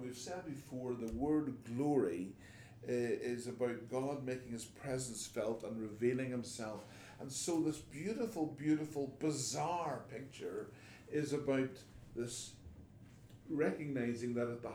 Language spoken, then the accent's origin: English; Ireland; moved away as an adult; now in England; When I was coming from Ireland to England, or feeling a call to come from Ireland to England, you know, come as a missionary to this pagan offshore island, as I often put it